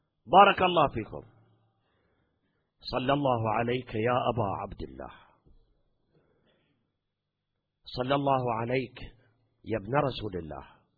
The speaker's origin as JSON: {"language": "Arabic", "country": "Iraq", "said": "احنا نتذكر زمن صدام عندنا بالعراق"}